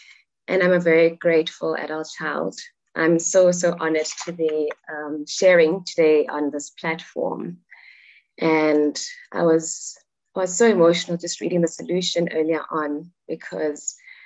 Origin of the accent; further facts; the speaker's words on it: Soweto, Gauteng, South Africa; now in Johannesburg, South Africa; I am in Johannesburg, South Africa, born and bred in Soweto. It's a township where people of my skin color were abandoned by society through the apartheid system.